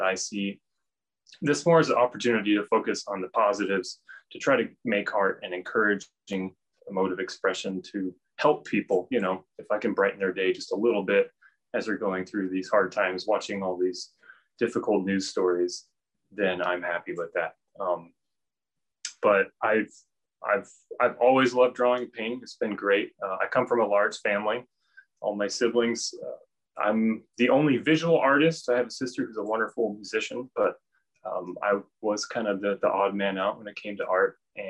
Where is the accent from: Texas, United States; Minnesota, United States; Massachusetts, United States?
Texas, United States; and then later growing up in West Texas in the sparse desert, but watching the giant thunderstorms and dust storms on the clouds of the horizon